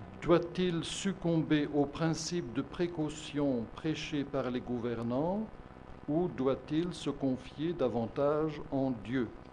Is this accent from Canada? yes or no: no; Belgium; parce que je suis belge et parce qu'en Belgique